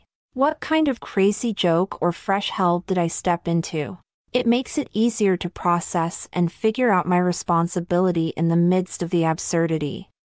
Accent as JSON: {"language": "English", "town": "Tucson", "region": "Arizona", "country": "United States", "tie": "born or raised there", "said": "Adaba is an author from my hometown, Tucson, Arizona. We also went to the same high school, a lower to middle class public school"}